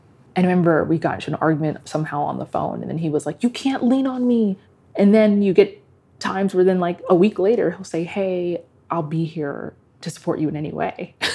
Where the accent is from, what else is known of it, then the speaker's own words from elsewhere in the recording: Nigeria; now in United States; yes, Yoruba. So I would actually say I am more Nigerian in that sense.